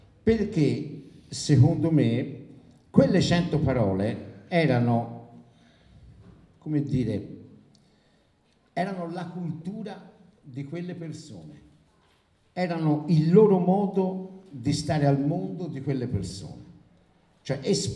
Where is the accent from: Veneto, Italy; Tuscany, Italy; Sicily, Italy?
Tuscany, Italy; Sesto Fiorentino; io sono di Sesto Fiorentino